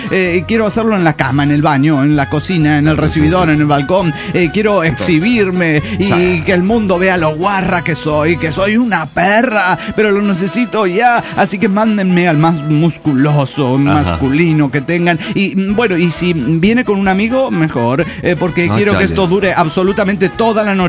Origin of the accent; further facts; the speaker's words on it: Chiapas, Mexico; de Two Louters, Chiapas, México.